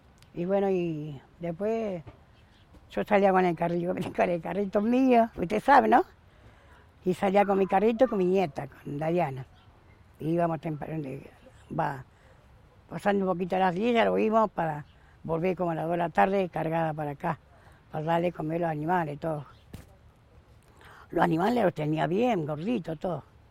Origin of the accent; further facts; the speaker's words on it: Paraná, Entre Ríos, Argentina; Y yo vine acá de Paraná, vine y anduve por todos lados. Y con mi marido, vivíamos en Zárate, Campana, todos los barrios.